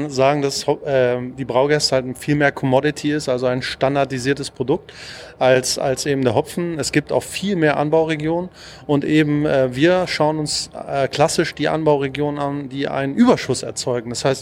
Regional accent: Hamburg, Germany; ich komme ja aus Hamburg und ich habe sowas auch noch nicht erlebt.

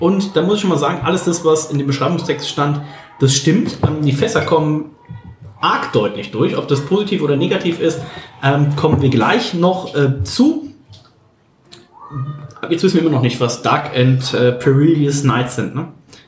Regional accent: Hamburg, Germany; Hier bei uns in Hamburg, auch in einer super schönen Location unten am Fischmarkt.

